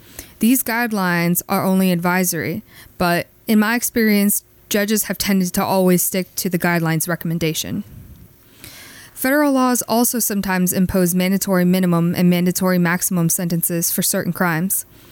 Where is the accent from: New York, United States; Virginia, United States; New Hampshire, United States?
Virginia, United States; Norfolk; now in Nashville, United States; so I live now in Nashville, Tennessee, but I'm originally from Norfolk, Virginia. For college, I moved to Blacksburg, Virginia